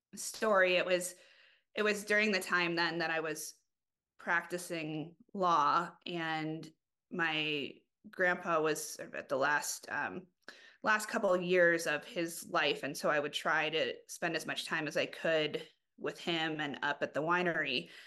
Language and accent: English; Colorado, United States; no, I grew up mostly in Colorado.